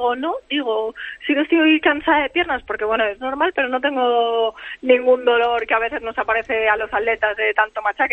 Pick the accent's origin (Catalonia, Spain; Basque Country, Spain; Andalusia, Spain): Catalonia, Spain; soy catalana y la verdad que me han cogido con muchísimo cariño